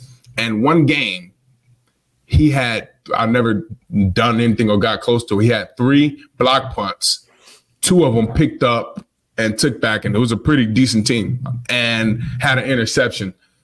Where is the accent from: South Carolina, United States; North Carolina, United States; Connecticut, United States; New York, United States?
North Carolina, United States; He was at Plantation. I came down from North Carolina.